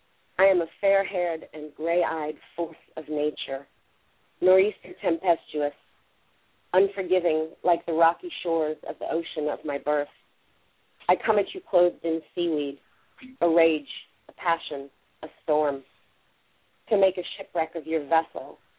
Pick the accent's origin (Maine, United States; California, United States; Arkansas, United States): Maine, United States; Bangor; born there; Well, I was born in Bangor, Maine